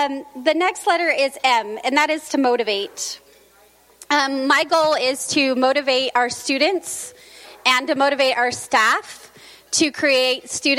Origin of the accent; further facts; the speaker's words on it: Salt Lake City, Utah, United States; now in Washington, United States; I am not from Washington. I'm actually from Utah. I just came here from Salt Lake City about a month ago, and I felt very welcome here in Washington, so thank you very much.